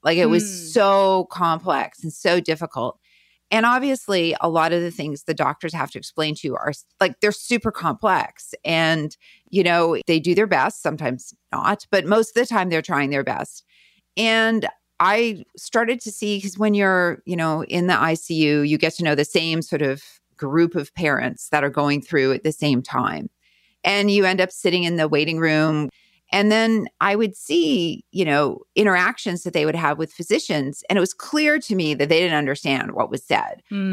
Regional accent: Winnipeg, Manitoba, Canada; moved away as an adult; now in United States; Yeah, I'm from Winnipeg. I grew up in River Heights for anybody who knows Winnipeg.

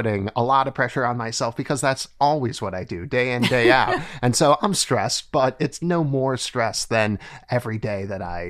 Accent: Ohio, United States; now in New Haven, United States; I've been proud to represent my home state and then also my adopted state.

